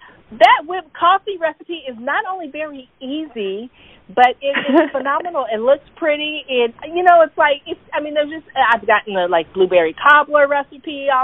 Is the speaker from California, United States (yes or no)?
yes; California, United States; I can't get to my home state, Northern California, Silicon Valley, born and raised.